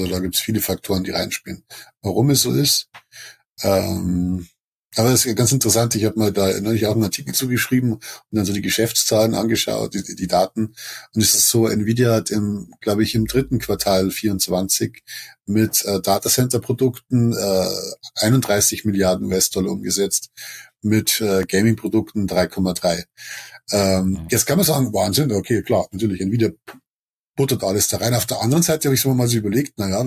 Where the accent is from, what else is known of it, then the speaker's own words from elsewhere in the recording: Bavaria, Germany; Ich bin Bayer